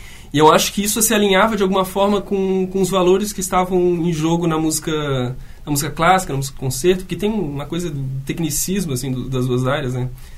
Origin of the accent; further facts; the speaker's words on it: Balneário Camboriú, Santa Catarina, Brazil; Eu sou de Balneário Camboriú. Então, toda essa primeira iniciação, teclado, piano, foi em Balneário Camboriú.